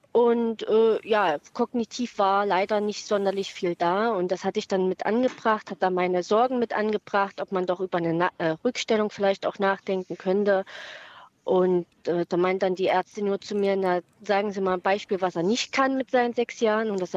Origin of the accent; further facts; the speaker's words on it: Saxony-Anhalt, Germany; Also wir kommen aus Sachsen-Anhalt und da ist es so, dass diese Untersuchungen von Amtsärzten im Gesundheitsamt durchgeführt werden.